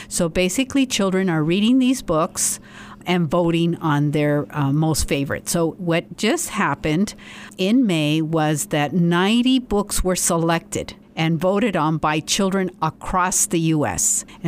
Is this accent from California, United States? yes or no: yes; Guadalupe, California, United States; Yes, I'm from California, so I'm here now as a transplant in New Mexico and loving it. I really enjoy southern New Mexico and working at NMSU.